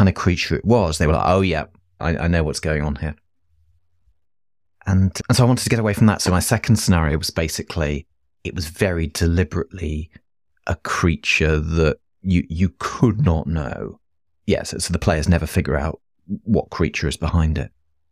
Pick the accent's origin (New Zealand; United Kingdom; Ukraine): United Kingdom; So I'm a Brit and I grew up with Doctor Who and Doctor Who is absolutely horror.